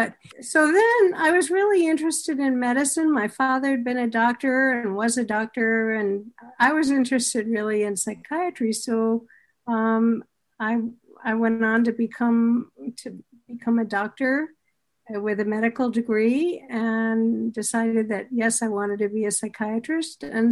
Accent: Boston, Massachusetts, United States; I grew up in Boston, right outside Boston, but like a half a mile from Boston. And so Boston and Cambridge were really part of my life growing up.

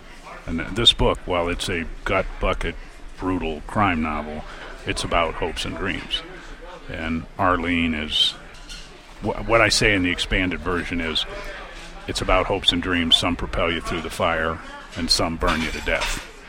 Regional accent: Chicago, Illinois, United States; I was born in the South Loop, which is the loop is downtown. It's okay. Kind of no man's land. And you're not really from the south side or north side if you're from there. And then we moved within the city to Damon and Jarvis, which is on the north side in the city.

